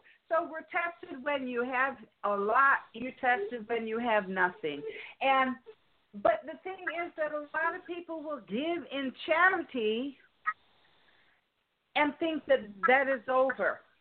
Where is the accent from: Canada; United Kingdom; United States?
United States; Chicago, Illinois; now in California, United States; I'm originally from Chicago, but right now I'm in California.